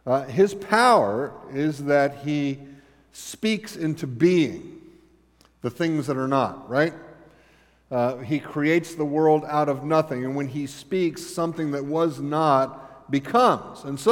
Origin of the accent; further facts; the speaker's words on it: Florida, United States; I grew up in South Florida, and a huge Latino influx while I was living there.